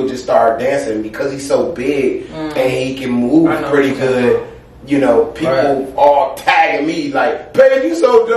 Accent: Detroit, Michigan, United States; No, as a kid, I grew up in Detroit, so I had to fight.

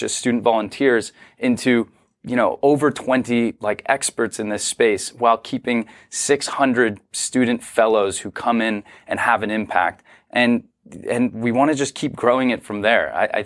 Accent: Los Angeles, California, United States; I grew up in Los Angeles. I'd never even really been to a farm.

